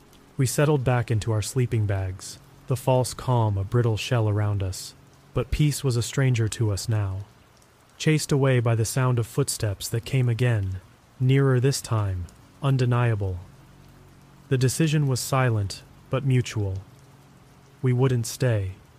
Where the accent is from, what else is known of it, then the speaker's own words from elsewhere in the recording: Appalachia, United States; I grew up in Appalachia, where tales of eerie happenings and strange creatures in the woods are as common as dirt roads. But even living there nearly my whole life, nothing weird ever happened to me